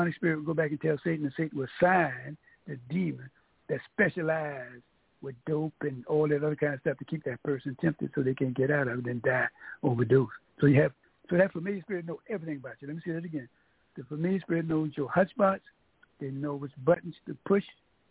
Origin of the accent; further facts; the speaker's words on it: New York, United States; You know, we grew up in New York.